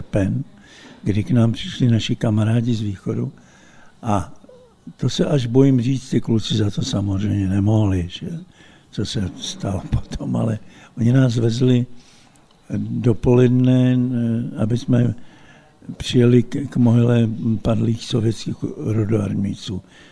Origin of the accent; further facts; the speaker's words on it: Kbely, Prague, Czechia; born there; jsem pokřtěný, jsem církve československé a jsem křtěný ve Kbelích, kde jsem se vlastně narodil.